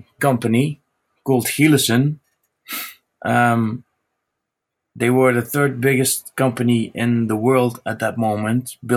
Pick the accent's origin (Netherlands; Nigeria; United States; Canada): Netherlands; English is a second language; I'm from the Netherlands. I turned 47 yesterday.